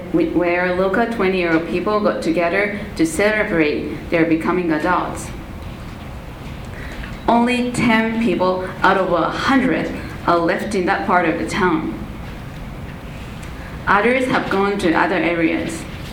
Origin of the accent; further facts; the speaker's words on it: Tokyo, Japan; English is a second language; from the University of Tokyo. I was born and raised in Tokyo.